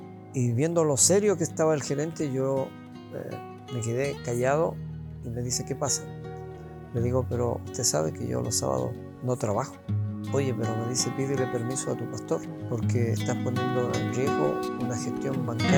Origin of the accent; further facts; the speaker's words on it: Chillán, Ñuble, Chile; also born or lived in Sobel; yo llegué a Chillán cuando tenía aproximadamente 4 años de edad, dado que mi mamá, por la altura, comenzó a presentar problemas al corazón y los médicos indicaron de que ella no podía seguir viviendo en Sobel.